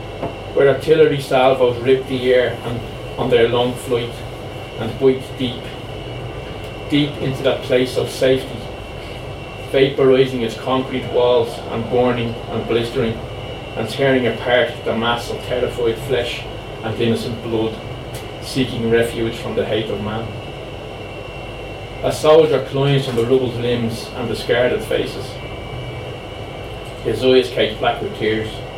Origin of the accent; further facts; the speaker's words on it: Dublin, Leinster, Ireland; As you can tell from the accent, I'm from Dublin.